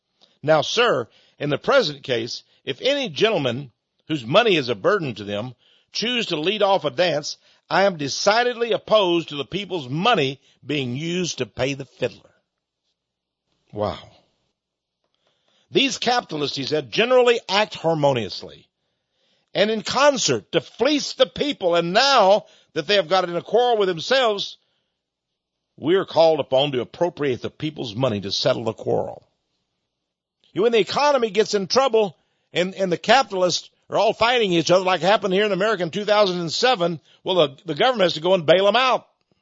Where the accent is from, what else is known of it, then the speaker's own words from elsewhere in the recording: Texas, United States; I was sort of a Southerner. I'm from East Texas. We favored the South. When I was a kid, we favored the South and the Confederacy and all that.